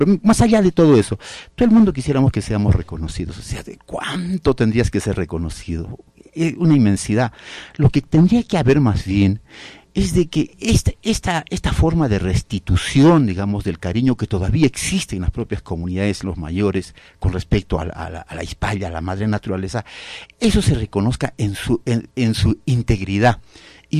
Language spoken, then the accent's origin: Spanish; Chucuito, Puno, Peru; Mira, yo soy de Chucuito, aquí cerquita, ¿no?